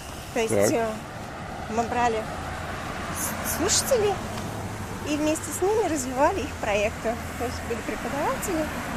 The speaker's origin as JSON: {"language": "Russian", "region": "Moscow", "country": "Russia", "said": "Я из Москвы."}